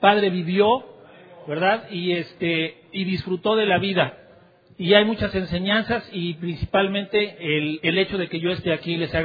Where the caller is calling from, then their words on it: Cuautla, Morelos, Mexico; les mando un saludo desde Cuautla, Morelos, México.